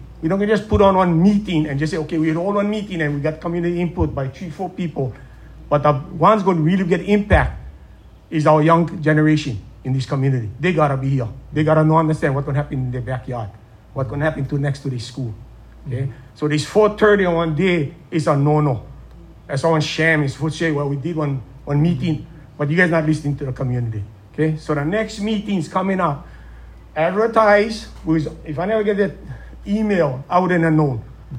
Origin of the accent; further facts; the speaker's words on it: Kauai, Hawaii, United States; born and raised in Kauai. Been involved in the community from day one